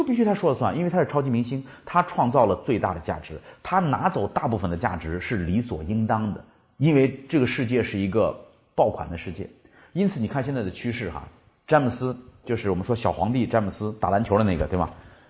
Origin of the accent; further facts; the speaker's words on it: China; 我见过很多我们中国人做企业老喜欢一个陈列架